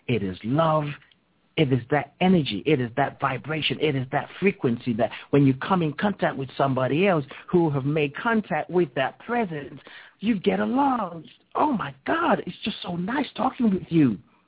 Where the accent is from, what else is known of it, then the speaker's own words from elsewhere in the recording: England, United Kingdom; born there; When I was born in England